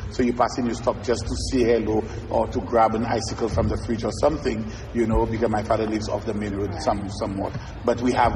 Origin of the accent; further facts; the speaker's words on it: Grande Rivière, Dennery, St. Lucia; now in southwest of the island, Saint Lucia; So I'm from the East, you know, and I'm proud to say that I'm from the East, you know, but presently working in the southwest of the island. So I am from, if we're going to, you know, Denry, Grand Rivière Denry